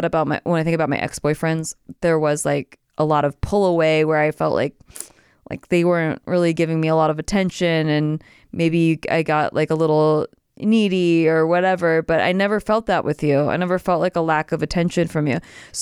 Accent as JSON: {"language": "English", "town": "Santa Barbara", "region": "California", "country": "United States", "tie": "born or raised there", "said": "In my hometown, Santa Barbara, is pretty good junior college too."}